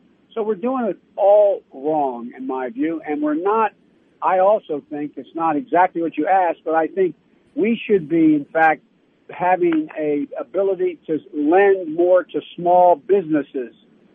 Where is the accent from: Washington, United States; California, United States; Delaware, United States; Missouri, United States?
Delaware, United States; like they did up in my home state of Delaware, used to be a big auto manufacturer